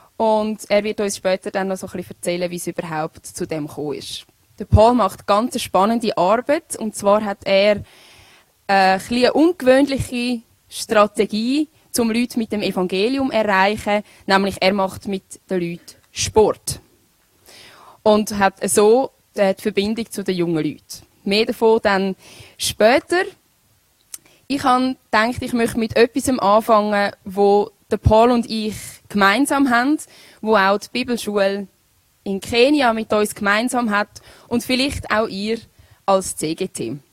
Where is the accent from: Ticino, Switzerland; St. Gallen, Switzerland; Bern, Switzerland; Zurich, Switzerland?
Zurich, Switzerland; Winterthur; now in Scherz, Switzerland; Ich bin eigentlich ursprünglich auch aus Winterthur, wohne im Moment leider im Aargau.